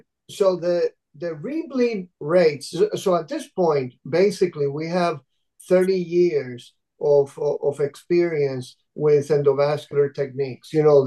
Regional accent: Puerto Rico; moved away as an adult; also born or lived in Cuba; I was born in Cuba and grew up in the Caribbean, mostly Puerto Rico.

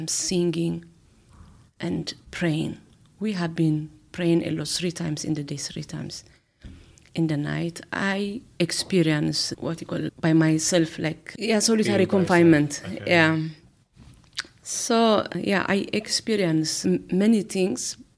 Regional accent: Eritrea; I came from Eritrea.

